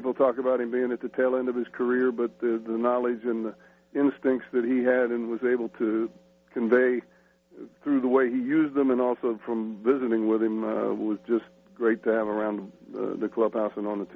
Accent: Northeast, United States; I thank my lucky stars for growing up in the Northeast on that evening because it was a cold night.

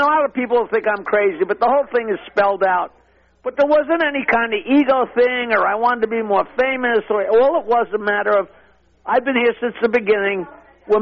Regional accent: United States; I'm an American.

